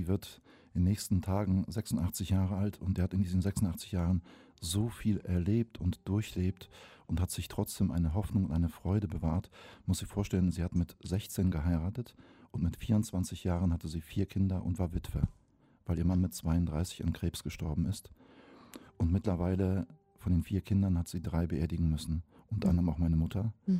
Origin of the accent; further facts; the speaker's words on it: West Pomeranian Voivodeship, Poland; German is a second language; wenn ich in der Heimat in Polen bin, ich komme aus der Nähe von Stettin